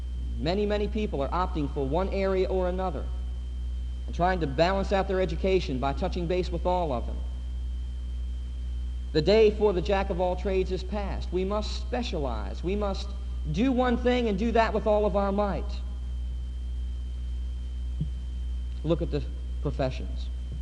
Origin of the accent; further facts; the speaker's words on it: Pennsylvania, United States; Now, I come from Pennsylvania, and there's a lot of Pennsylvania Dutch people up there, which is part of my heritage